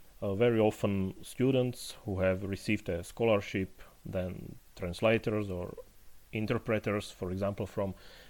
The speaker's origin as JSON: {"language": "English", "town": "Poprad", "region": "Prešov Region", "country": "Slovakia", "tie": "born or raised there", "said": "staying in Slovakia, now in my hometown of Poprad, below the High Tatras, with my family and my puppy."}